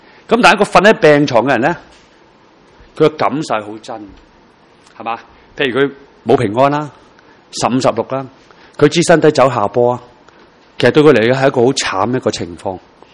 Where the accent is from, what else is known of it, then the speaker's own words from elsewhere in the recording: China; 所以我中国人有一句话几得意，